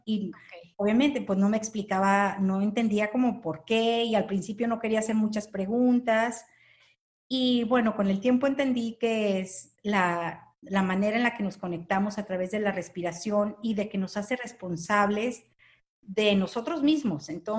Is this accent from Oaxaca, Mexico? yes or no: no; San Juan de los Lagos, Jalisco, Mexico; born there; Yo nací, Berna, en San Juan de los Lagos, el segundo centro católico, religioso católico, más importante de México.